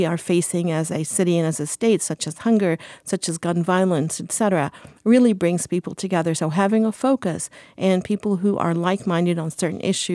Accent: the South, United States; accent: Southern; with my most Southern accent, I talk to them, and that kind of blows their mind.

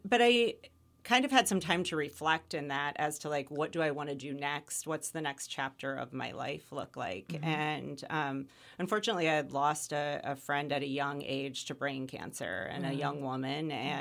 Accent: Midwest, United States; now in Lehigh Valley, United States; I am a transplant. I moved here from the Midwest. But I love the Lehigh Valley

